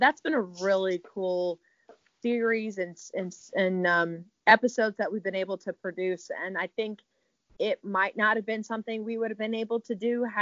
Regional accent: Richmond, Virginia, United States; also born or lived in Tallahassee / Abilene; If you don't know anything about my background, I'm from Richmond, Virginia. So I've moved around a lot, and I wasn't afraid to leave home.

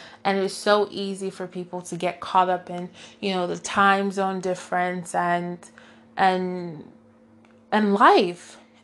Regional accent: United States; now in United Kingdom; I'm originally from the States and I've now been in the UK for 7 years.

